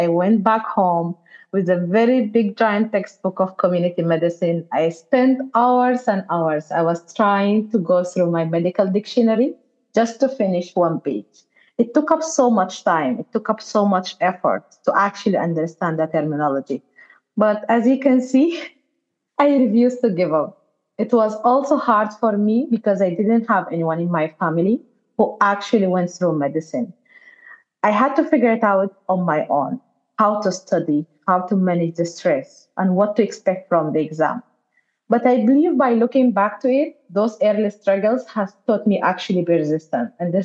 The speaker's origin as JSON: {"language": "English", "country": "Sudan", "tie": "born or raised there", "said": "I was born and raised in Sudan, a very beautiful, very big country with incredible people, with a very rich resources."}